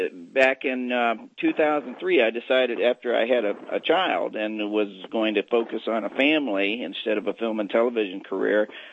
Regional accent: Texas, United States; Growing up in Texas, my brother did a lot of shooting and things like that.

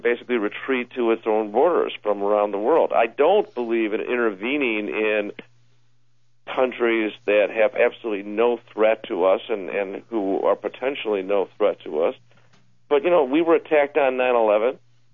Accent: Chicago, Illinois, United States; You know, obviously, I come from Chicago.

